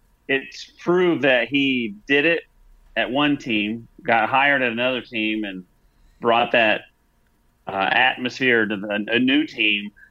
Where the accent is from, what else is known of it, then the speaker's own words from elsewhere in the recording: Oklahoma, United States; I grew up in Oklahoma, so I'm a Sooners fan.